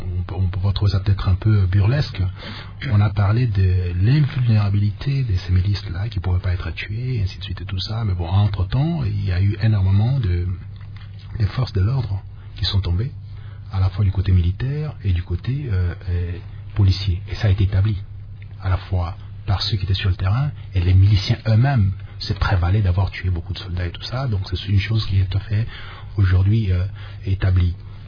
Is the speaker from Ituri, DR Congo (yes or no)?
no; Luiza, Kasaï-Central, DR Congo; moi-même je suis ressortissant du Kasaï central et de Luisa pour être plus précis